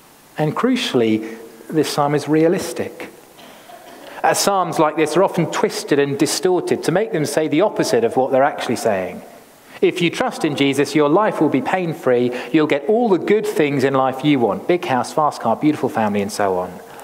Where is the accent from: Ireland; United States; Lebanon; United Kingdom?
United Kingdom; or perhaps because we're British, say these truths to one another